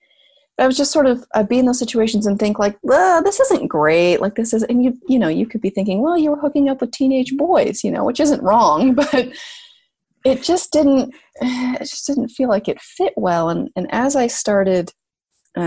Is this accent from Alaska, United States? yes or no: no; California, United States; now in New England, United States; I am still a Californian for sure.